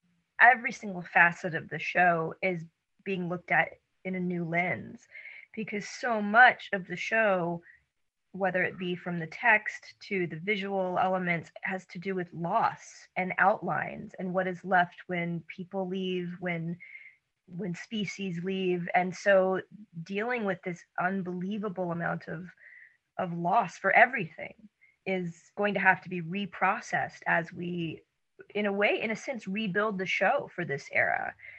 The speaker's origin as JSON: {"language": "English", "town": "Atlanta", "region": "Georgia", "country": "United States", "said": "it's a home away from home, but I'm also from Atlanta."}